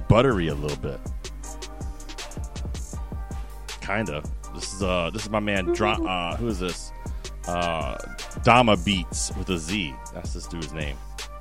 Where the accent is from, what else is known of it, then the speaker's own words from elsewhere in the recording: Pittsburgh, Pennsylvania, United States; accent: Pittsburgh; That's my Pittsburgh accent.